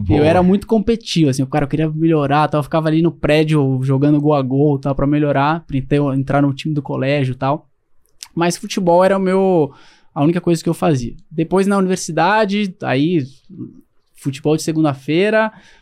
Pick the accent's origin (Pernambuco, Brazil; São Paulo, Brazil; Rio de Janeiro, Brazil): São Paulo, Brazil; Eu sou, assim, sou de São Paulo, não tenho uma família esportista